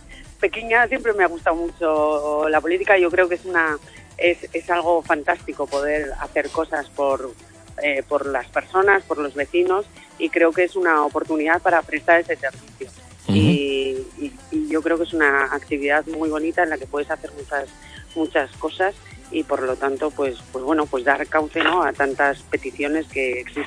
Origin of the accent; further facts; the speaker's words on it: Bilbao, Basque Country, Spain; also born or lived in Cruces; soy de Bilbao, vivo en Bilbao, estudié en Deusto